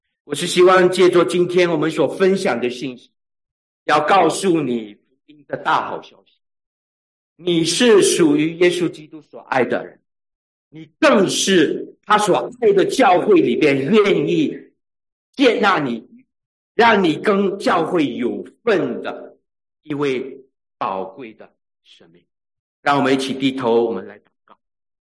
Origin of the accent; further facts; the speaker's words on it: Sarawak, Malaysia; 他是我在马来西亚沙劳越的老乡，我们是福州人，所以常常看见面的时候都会说福州话